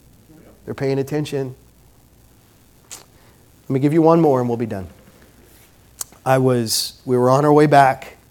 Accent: Midwest, United States; So I grew up in the Midwest, and there are people in Phoenix who've never had a ticket

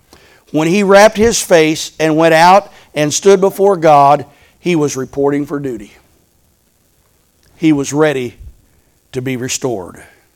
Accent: Indiana, United States; I'm from Indiana. I know what tornadoes are. I'm not from Tornado Alley like Kansas and Oklahoma and Arkansas and some of those, Texas.

